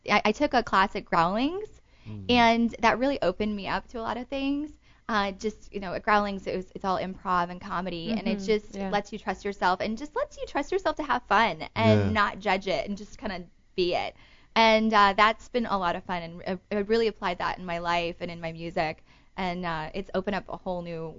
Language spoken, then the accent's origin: English; St. Louis, Missouri, United States; I'm going back home to St. Louis.